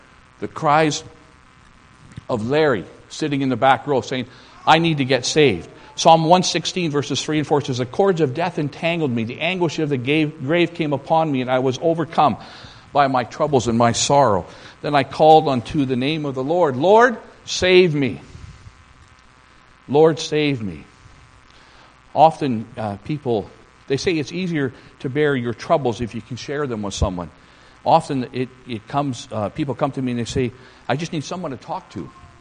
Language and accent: English; Winnipeg, Manitoba, Canada; we're from Winnipeg.